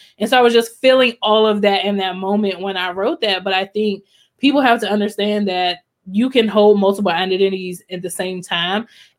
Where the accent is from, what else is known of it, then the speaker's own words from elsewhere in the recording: College Park, Maryland, United States; I mean, I grew up in College Park, Maryland.